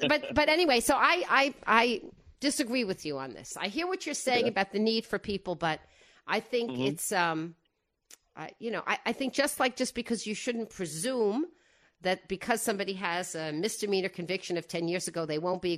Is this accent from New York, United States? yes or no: yes; Rockaway, New York, United States; I grew up around there, Wayne. I grew up around Rockaway.